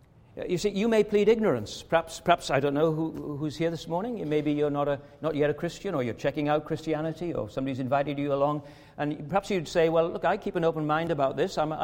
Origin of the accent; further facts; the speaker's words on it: Wales, United Kingdom; born there; I do speak a bit of Welsh, but I was born in Wales, and I'm married to a Welsh-speaking wife with Welsh-speaking children.